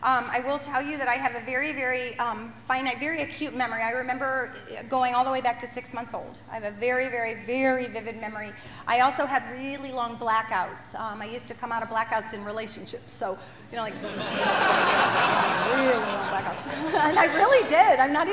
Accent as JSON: {"language": "English", "town": "Libertyville", "region": "Illinois", "country": "United States", "tie": "born or raised there", "accent": "Yankee", "said": "I was raised in Libertyville, Illinois. I know you don't hear much of that Yankee accent anymore, but a little bit there."}